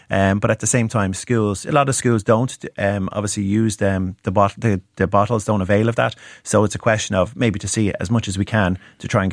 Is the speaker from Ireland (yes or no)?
yes; Ireland; as Irish people